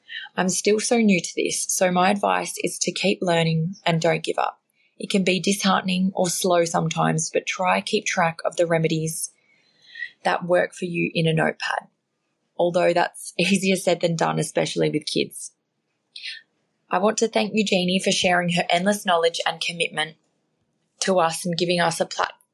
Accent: Scarborough, Western Australia, Australia; I'm from Scarborough in Perth, WA.

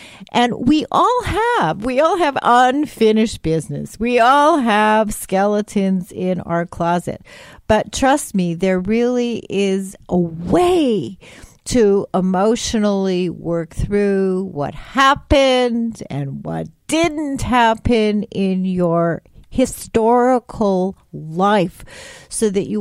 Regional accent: Canada; also born or lived in Providence, United States; all of you know that I am Canadian and I did my graduate and postgraduate work at McGill. But I lived in Providence, Rhode Island for 15 years.

